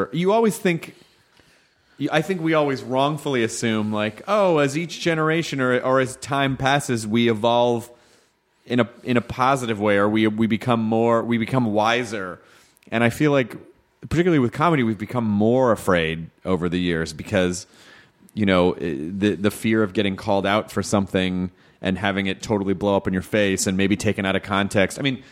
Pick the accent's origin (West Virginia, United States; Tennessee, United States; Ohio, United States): Tennessee, United States; Memphis; also born or lived in Florida / Jonesboro, Arkansas / Louisville, Kentucky; Memphis, Tennessee. And my mom was from Florida, so I also lived in Florida part-time when I was a kid, too. So it was between... I lived in Memphis, Jonesboro, Arkansas, Louisville, Kentucky